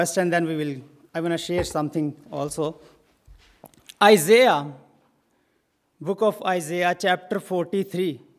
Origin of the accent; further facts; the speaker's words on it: Pakistan; English is a second language; moved away as an adult; now in United States; I'm from Pakistan, and I've been in America since almost 4 years, right, Hannah? So my wife is here and two children.